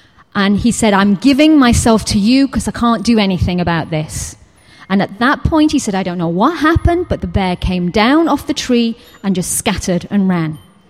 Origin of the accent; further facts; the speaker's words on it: England, United Kingdom; Because I'm English.